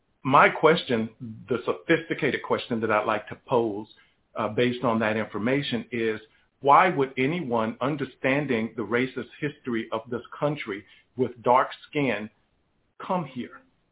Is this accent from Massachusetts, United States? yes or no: no; South Carolina, United States; born there; I'll continue to say that I was born almost 55 years ago as an American Negro in South Carolina.